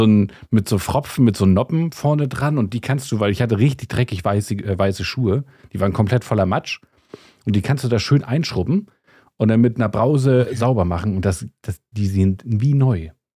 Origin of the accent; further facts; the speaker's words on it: Northern Germany, Germany; now in Bavaria, Germany; als Norddeutscher würde ich jetzt auch sagen